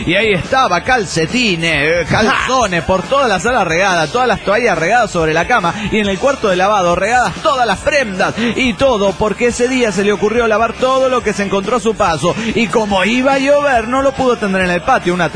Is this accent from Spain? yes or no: no; Torreón, Coahuila, Mexico; de Torreón, Coahuila, México.